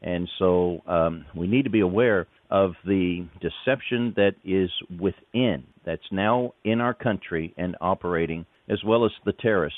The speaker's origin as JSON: {"language": "English", "region": "England", "country": "United Kingdom", "accent": "British", "said": "went back to England as a missionary after studying in Bible college here in the United States, lost my British accent then."}